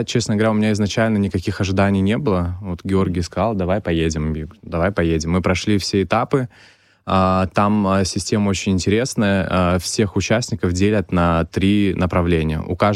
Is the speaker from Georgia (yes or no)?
yes; Abkhazia, Georgia; мы приехали из Абхазии